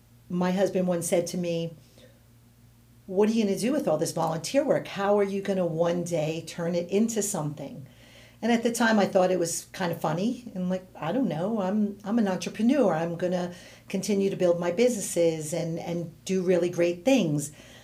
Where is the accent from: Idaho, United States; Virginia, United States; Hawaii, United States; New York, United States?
New York, United States; also born or lived in South Florida; So I was born and raised in New York. I raised my family in South Florida.